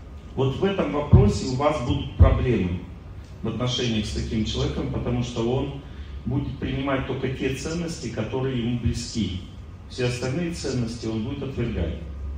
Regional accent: Russia; Ну, я же из России.

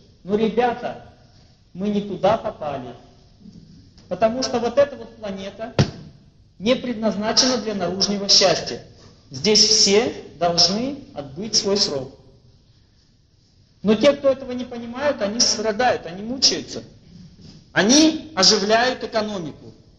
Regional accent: Russia; born there; Мы родились здесь, в России.

